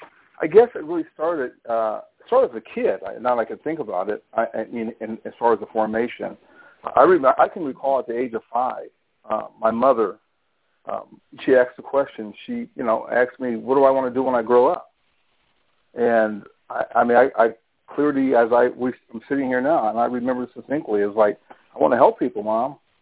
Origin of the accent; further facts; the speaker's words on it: Pomona, California, United States; And we went back, and we're both in the same town. And so we went back, which was Pomona, California, and just started.